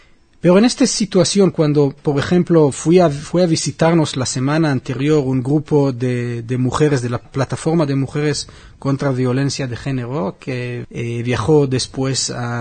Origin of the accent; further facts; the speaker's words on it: Israel; now in Spain; Los israelíes sí conocemos a España.